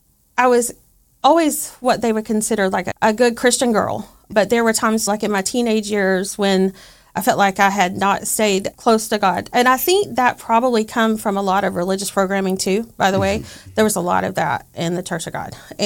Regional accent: Georgia, United States; accent: Southern; just a normal Southern girl, which you can probably tell by my accent, by the way.

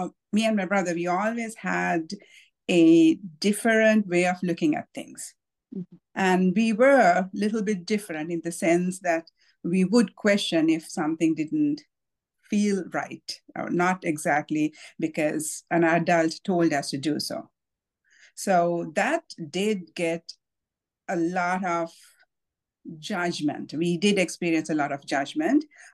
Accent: Sri Lanka; moved away as an adult; now in Canada; I'm in a multicultural or multiracial family. I was born and brought up in Sri Lanka, and I moved to Canada in 2004.

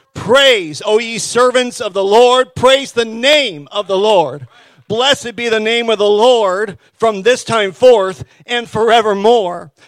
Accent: Carrs, New Brunswick, Canada; I grew up on the Valley Road in Carrs, New Brunswick. Many people might not know where that is, but it's about 40 minutes from here. Little spot of nowheres, really.

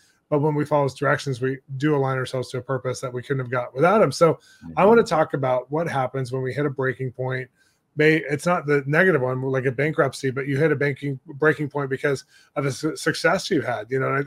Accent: California, United States; And we're Californian, so that works.

